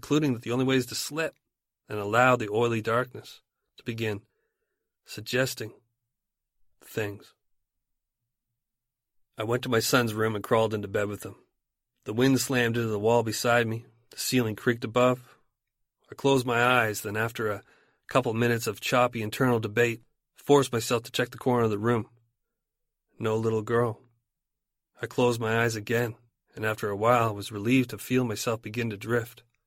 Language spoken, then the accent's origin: English; Ukraine; I grew up during war. No one was kind. We only wanted to survive. No one was kind. I was from Ukraine.